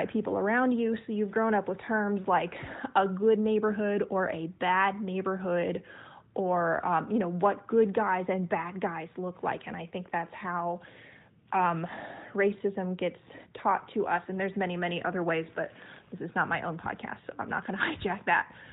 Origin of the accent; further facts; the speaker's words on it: the South, United States; I am a 29-year-old white woman. I grew up in the South, and I'm here to voice my truth.